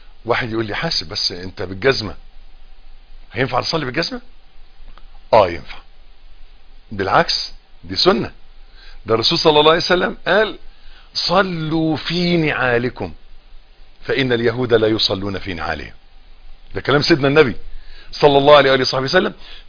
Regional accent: Egypt; بيقولوا عيبنا احنا كمصريين ان احنا بنتكلم من مناخيرنا، بنتكلمش من بقنا

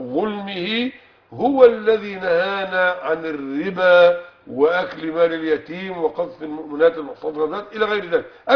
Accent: Egypt; قميصك الذي ترتديه أن عندنا في مصر يسمونه جلابية، وهذا خطأ لغوي

